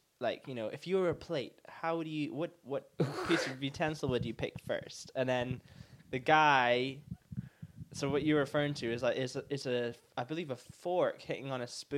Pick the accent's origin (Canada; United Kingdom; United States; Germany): United Kingdom; Scotland; I remember because I'm from Scotland, listeners.